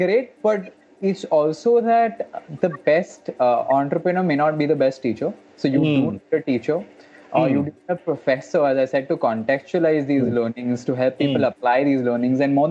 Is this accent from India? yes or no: yes; India; Because as an Indian especially, I absorb entertainment very well more than learning.